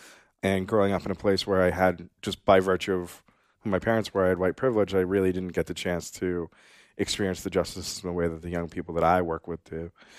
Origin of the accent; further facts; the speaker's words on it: Pepperell, Massachusetts, United States; also born or lived in Bogota, Colombia; now in Boston, United States; I was born in Bogota, Colombia. I was adopted by some lovely Irish Catholic white people. I grew up in the suburbs of Boston in a town called Pepperell, Massachusetts.